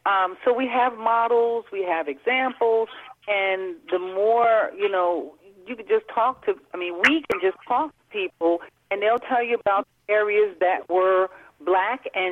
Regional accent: Brooklyn, New York, United States; when I was growing up in Brooklyn, black folk and Puerto Ricans were

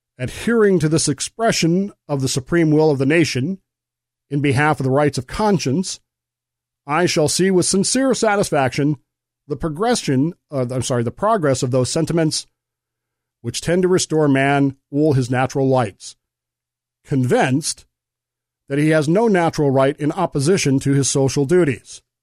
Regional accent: Utah, United States; I've been to Utah. I grew up in Utah.

